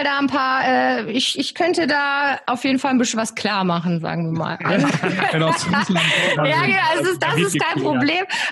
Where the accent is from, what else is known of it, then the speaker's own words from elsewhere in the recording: Leer, Lower Saxony, Germany; ich komme aus Leer und wohne jetzt hier seit Dezember 2018